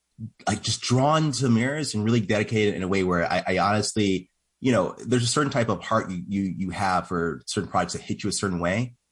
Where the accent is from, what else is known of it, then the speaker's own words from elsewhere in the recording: St. Louis, Missouri, United States; I thought about leaving St. Louis. I grew up in St. Louis. It's a super racist town.